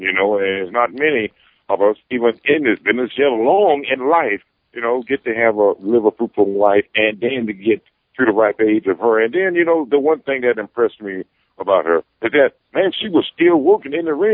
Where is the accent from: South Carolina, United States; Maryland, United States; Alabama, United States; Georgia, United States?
Georgia, United States; Atlanta; I'm really looking forward to seeing all of the people for once now in my hometown here of Atlanta